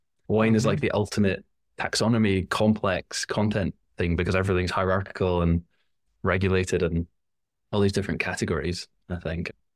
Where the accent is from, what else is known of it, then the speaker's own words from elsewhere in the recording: Scotland, United Kingdom; now in France; I'm from Scotland originally, and now based in France.